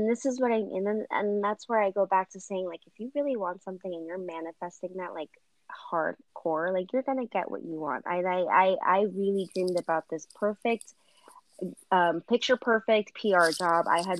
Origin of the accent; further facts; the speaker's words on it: Miami, Florida, United States; also born or lived in New Jersey; So I was born in New Jersey, but I actually was raised in Miami, Florida. So I did the big transition when I was young, like the big move. So I do like to consider myself as a Floridian